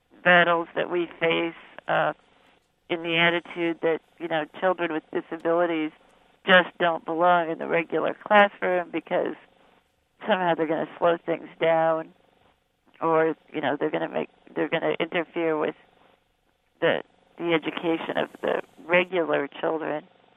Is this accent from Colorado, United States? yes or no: yes; Colorado, United States; I don't know very much at all about Illinois politics because I am from Colorado